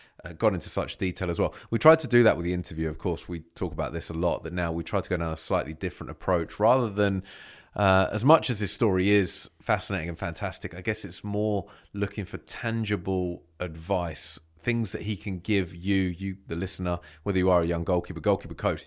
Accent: England, United Kingdom; the fact that we are English

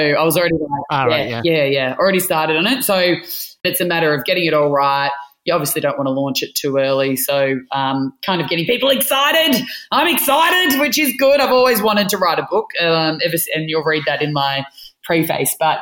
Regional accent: Melbourne, Victoria, Australia; also born or lived in Adelaide / Sydney; I grew up in Melbourne

